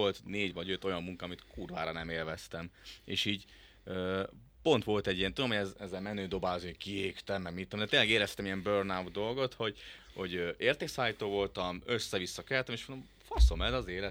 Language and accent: Hungarian; Keszthely, Zala, Hungary; Keszthely.